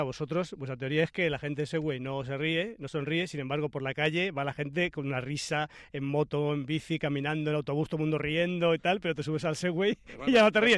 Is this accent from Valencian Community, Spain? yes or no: no; Madrid, Community of Madrid, Spain; Yo soy de barrio, y en nuestro barrio, yo soy de Carabanchel